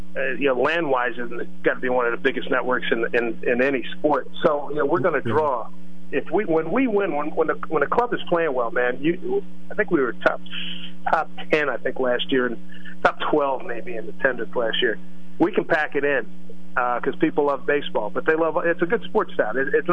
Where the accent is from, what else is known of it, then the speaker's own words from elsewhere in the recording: Philadelphia, Pennsylvania, United States; I said, "Dude, I'm from Philly.